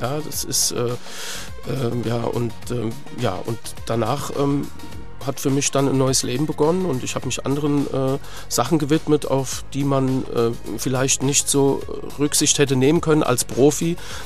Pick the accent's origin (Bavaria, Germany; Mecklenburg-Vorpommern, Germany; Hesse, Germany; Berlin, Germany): Hesse, Germany; Frankfurt; Das ist als Frankfurter, das gehört einfach dazu und das esse ich auch sehr gern.